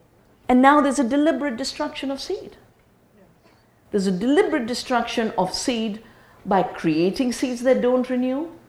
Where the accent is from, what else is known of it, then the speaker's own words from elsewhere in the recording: Uttarakhand, India; I come from the Himalaya, from Doon Valley. I was born there, I've returned there to do this work, start the farm, start the Earth University